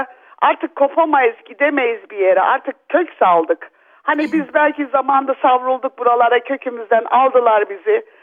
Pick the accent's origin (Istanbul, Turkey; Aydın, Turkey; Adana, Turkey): Adana, Turkey; moved away; Hatta yaşlılığımda er ya da geç ben bu Adana'da yaşamalıyım. Çünkü benim kalbim orada. Neden orada? Çünkü orada doğdum, büyüdüm. Akrabalarım hala birçoğu orada.